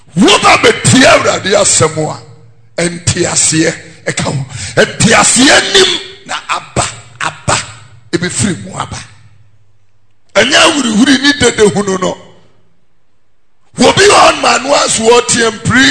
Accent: Abeka, Greater Accra, Ghana; English is a second language; also born or lived in Tesano; I was born here in Tesano. I was born not too far from this church and I grew up in Fadama in Abeka.

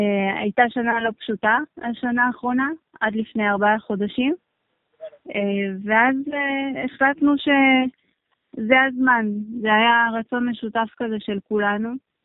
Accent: Nahariya, Northern District, Israel; אבי הוא מנתיב השיירה. זה מושב בצפון, כן, ליד נהריה. ואני מנהריה.

